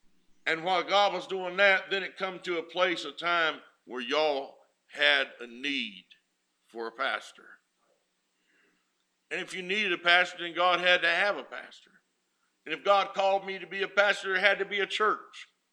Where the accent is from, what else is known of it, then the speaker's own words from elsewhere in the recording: Dickson, Tennessee, United States; I'm never ashamed to tell somebody I'm from Dixon, Tennessee.